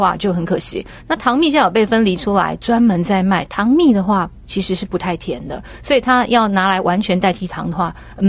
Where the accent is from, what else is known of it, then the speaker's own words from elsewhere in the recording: Taiwan; 我们台湾人把它叫黑糖，那个从中国来的朋友就会叫红糖